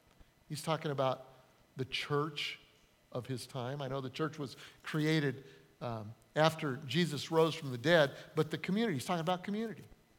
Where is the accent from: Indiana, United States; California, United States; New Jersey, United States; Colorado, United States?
Colorado, United States; Denver; also born or lived in northern Illinois; now in Charleston, United States; I'm from Denver, Colorado. It snows there. I spent 8.5 years in purgatory in northern Illinois.